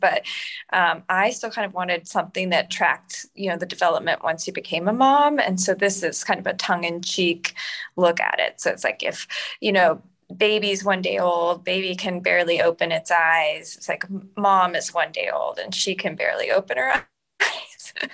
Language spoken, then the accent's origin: English; Texas, United States; also born or lived in Boston; You know, I'm from Texas. I had been in Boston and I thought like Boston, New York, same thing.